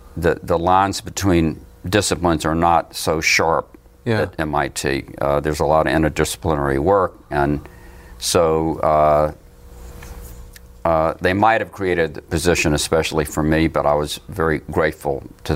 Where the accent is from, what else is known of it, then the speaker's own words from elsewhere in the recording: Memphis, Tennessee, United States; moved away as an adult; land, born and raised. I left at age 17 to go to college. Then I went to graduate school on the West Coast and came back to the East Coast to work and do research and write.